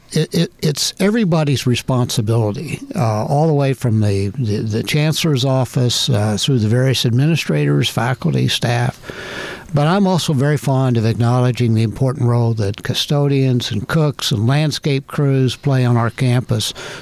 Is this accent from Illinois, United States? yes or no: yes; Pinckneyville, Illinois, United States; And by the way, I'm from Pinckneyville, so I'm not a stranger to this area.